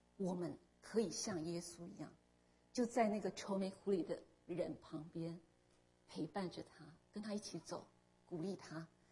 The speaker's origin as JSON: {"language": "Chinese", "country": "China", "said": "我们中国人都很爱吃饭嘛"}